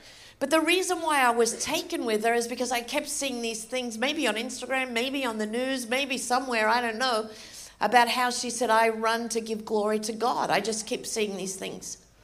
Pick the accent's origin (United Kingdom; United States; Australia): Australia; accent: Australian; So, as you can tell, I have an Australian accent. I was born and raised in Australia.